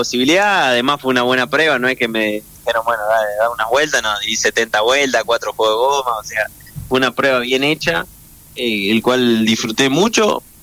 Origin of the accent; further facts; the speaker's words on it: Argentina; eso la verdad que me enorgullece como argentino y tiene todo nuestro apoyo desde acá.